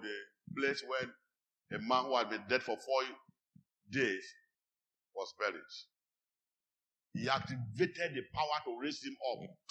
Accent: Kaduna, Kaduna State, Nigeria; I said, I'm from Kaduna.

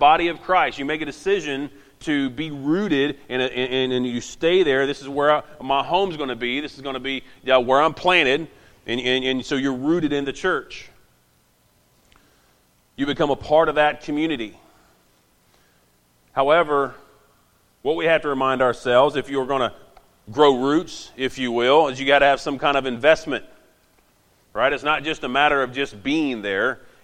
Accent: Indiana, United States; now in Virginia, United States; it seemed kind of weird for me to say I'm from Indiana anymore, because, well, I've lived in Virginia longer than I have in Indiana.

